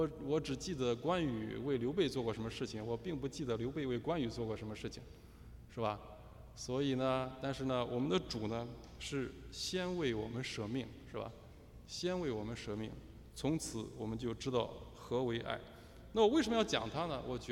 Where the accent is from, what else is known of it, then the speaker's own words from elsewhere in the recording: Luoyang, Henan, China; 那我的家乡呢有一处坟墓，我的家乡当然它这个是古都，所以有很多坟墓了，是吧？